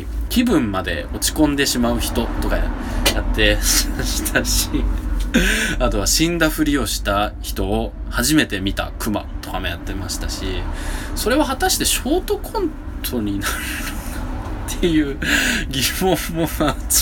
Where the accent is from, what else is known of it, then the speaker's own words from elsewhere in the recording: Nagoya, Aichi, Japan; 名古屋市、私の地元にある